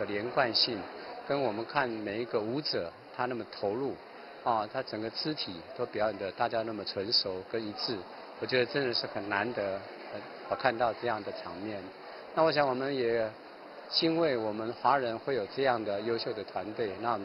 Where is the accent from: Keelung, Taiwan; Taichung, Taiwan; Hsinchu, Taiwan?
Keelung, Taiwan; 我觉得这是我们基隆人的他的福气。